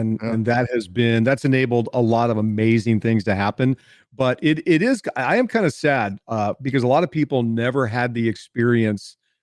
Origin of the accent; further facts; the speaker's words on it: California, United States; now in Texas, United States; I grew up in Southern California, and okay. We moved here about 16 years ago.